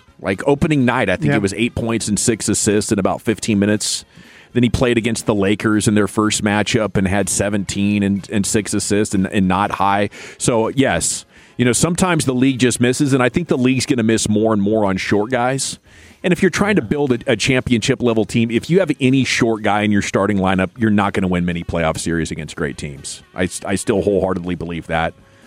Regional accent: New York, United States; I'm from New York, eating all that street pizza.

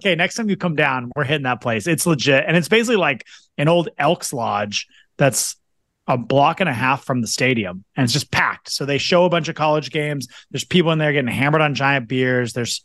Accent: Seattle, Washington, United States; Yeah, I feel like growing up in Seattle, the thing was like always like bring a hat and gloves

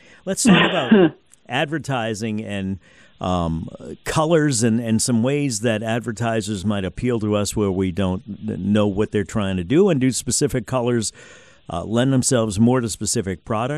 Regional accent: New Orleans, Louisiana, United States; also born or lived in Las Vegas; I worked in Las Vegas for a while, and I'm from New Orleans originally.

